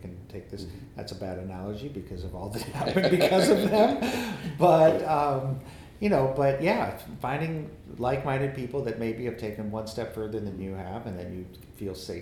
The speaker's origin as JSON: {"language": "English", "region": "Midwest", "country": "United States", "said": "As a Midwesterner, I want to believe that."}